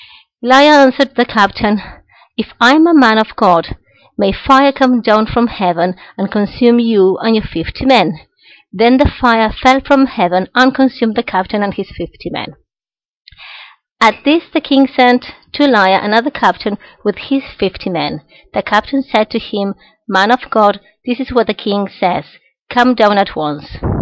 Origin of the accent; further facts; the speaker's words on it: Dublin, Leinster, Ireland; I'm from Dublin